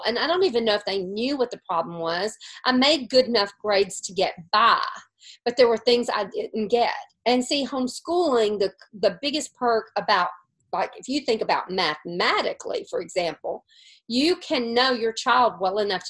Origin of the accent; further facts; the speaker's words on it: Laurel, Mississippi, United States; and then we moved back to my hometown in Mississippi, in Laurel, Mississippi, during the next year.